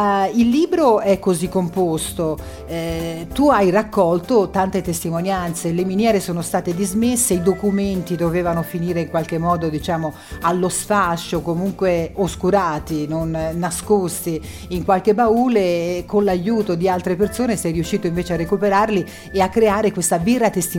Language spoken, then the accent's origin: Italian; Sinalunga, Tuscany, Italy; io sono di Sinalunga quindi parlo già come una senese, diciamo